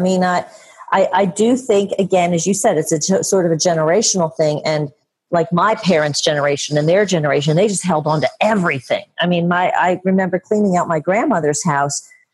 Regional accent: Philadelphia, Pennsylvania, United States; I'm from Philadelphia and still in Philadelphia

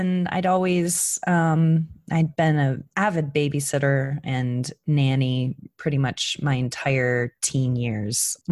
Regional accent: Phoenix, Arizona, United States; also born or lived in Minneapolis, Minnesota; Oh, I grew up originally in Minnesota, in suburb of Minneapolis. I only lived there during my very young years. I lived most of my life in Phoenix, Arizona

